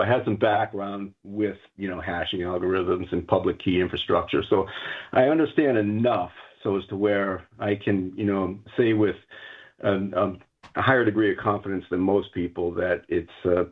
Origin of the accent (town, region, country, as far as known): Acton, Massachusetts, United States; born or raised there